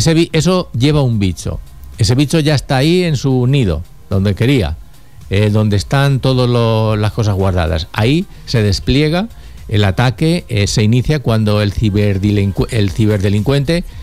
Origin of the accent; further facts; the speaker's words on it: Albacete, Castilla-La Mancha, Spain; somos murcianos porque fueron conquistados por los murcianos. Los reconquistamos los manchegos.